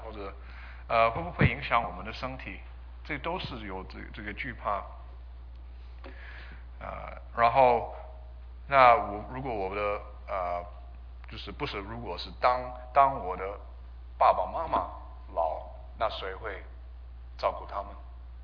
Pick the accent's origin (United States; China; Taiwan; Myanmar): United States; California; 我是在这边长大，我是在我是从Paulus Verdes High School 毕业